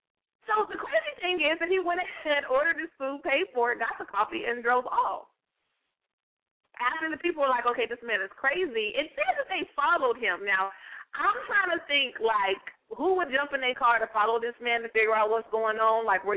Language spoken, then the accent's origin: English; West Coast, United States; also born or lived in Atlanta, United States; I mean, I'm from the West Coast, lived in ATL for 12 years, so I'm kind of like West Coast, East Coast, kind of South, North Georgia type, mixed up.